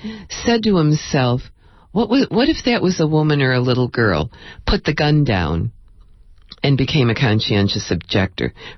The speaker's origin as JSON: {"language": "English", "country": "United States", "said": "So I'm doing it foremost as an American who is protesting my country."}